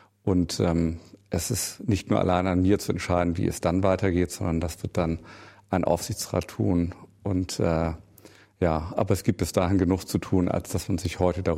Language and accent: German; Bremen, Germany; born there; Ich bin ja Bremer, also Norddeutscher von Geburt und habe deswegen eine leichte Assoziation zur Seefahrt.